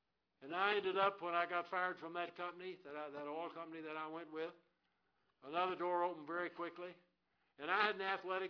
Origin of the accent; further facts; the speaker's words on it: Tennessee, United States; going back through the mountains of Tennessee into my hometown